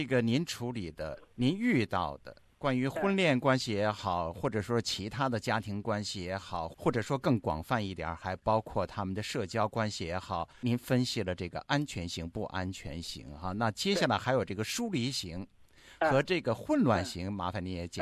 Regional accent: Beijing, China; 我们北京人常说的一句话哈，一块儿搭帮过日子。

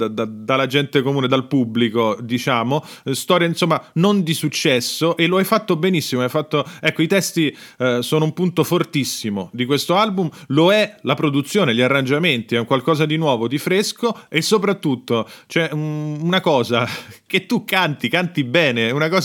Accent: Rome, Lazio, Italy; accent: Roman; perché è un pezzo in romano, per la prima volta ho cantato nel mio dialetto

